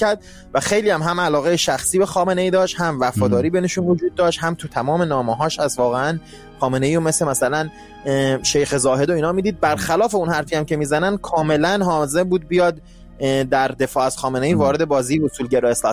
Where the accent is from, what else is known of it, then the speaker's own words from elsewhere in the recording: Iran; بگم منم به عنوان یک ایرانی